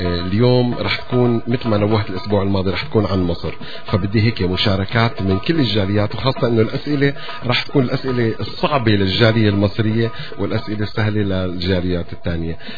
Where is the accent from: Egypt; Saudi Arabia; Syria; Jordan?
Syria; أنا سوري، أنا سوري بس، وما رح أقلك أنا من وين، بس بدي أكد لك أنه غالبا أنا مو من جيلك، أنا من جيل تاني، جيل قديم